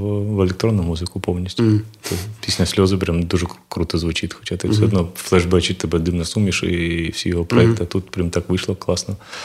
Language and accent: Ukrainian; Kharkiv, Kharkiv Oblast, Ukraine; Бо я сам з Харкова